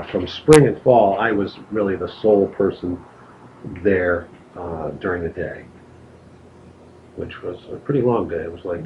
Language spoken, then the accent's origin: English; North Canaan, Connecticut, United States; And I grew up in North Canaan, and that's how we were here.